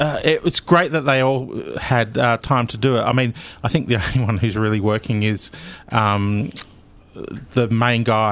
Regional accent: Edinburgh, Scotland, United Kingdom; born there; I'm the only one who's actually lived in Scotland. I'm Scottish. I was born in Edinburgh.

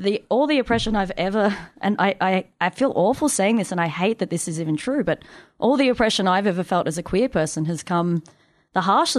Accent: Australia; I grew up in Australia. I was a queer young person in Australia

